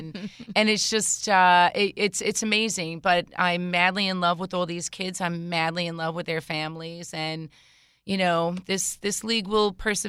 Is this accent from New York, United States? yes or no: yes; East Islip, New York, United States; I actually grew up listening to your station right here in East Islip. So I'm an EI girl